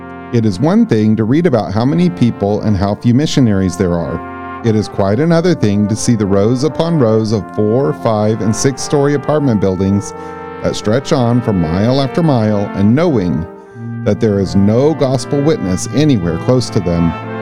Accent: Oklahoma, United States; My home state of Oklahoma would have almost enough people to have its own missionary, but we would have to share.

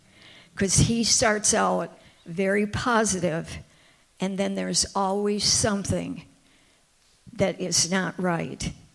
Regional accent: Michigan, United States; moved away; I grew up in Michigan taking care of orphan sheep, and we moved to Tennessee about 45 years ago

